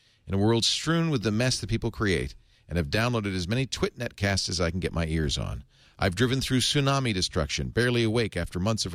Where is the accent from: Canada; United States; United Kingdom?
United Kingdom; England; Although I'm from England, I work internationally.